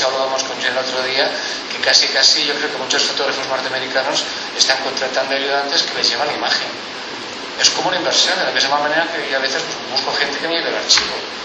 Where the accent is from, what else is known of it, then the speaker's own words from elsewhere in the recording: Spain; Yo soy un fotografito español